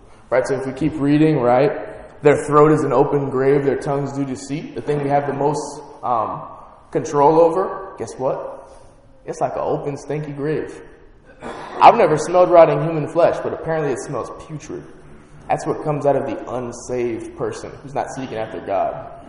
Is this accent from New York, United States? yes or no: no; Miami, Florida, United States; So again, I'm from Miami. I had a friend get murdered when I was in 12th grade.